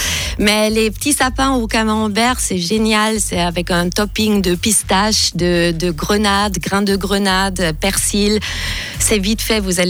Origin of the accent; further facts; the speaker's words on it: German-speaking Switzerland, Switzerland; On est suisse allemand, on n'en peut rien.